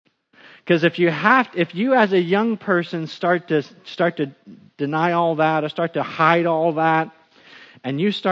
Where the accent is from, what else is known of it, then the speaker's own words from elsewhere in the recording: United States; And look, I'm an American.